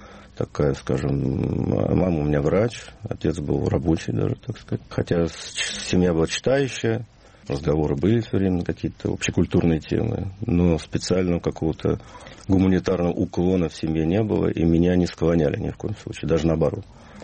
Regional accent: Moscow, Russia; Я москвич, да.

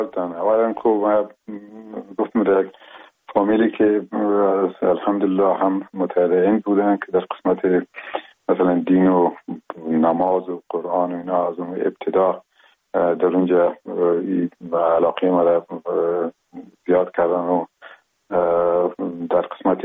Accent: Afghanistan; first language Pashto; Persian is a second language; وقتی خوست رفتیم مشکلی نبود چون زبان مادری ما پشتو بود و در او جایی که ما کلان شدیم به اصطلاح ما دو زبانه کلان شدیم

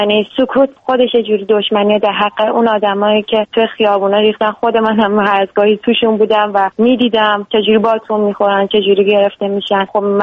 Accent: Iran; من به عنوان یه ایرانی از خودم شرمندم.

